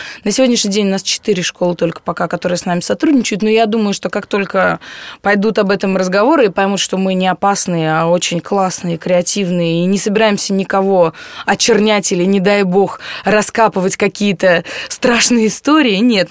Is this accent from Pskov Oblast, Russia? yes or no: yes; Pskov, Pskov Oblast, Russia; Псков – это совсем другое. Это моя малая родина, это мое детство, мои друзья детские, я не знаю, мое дворовое детство.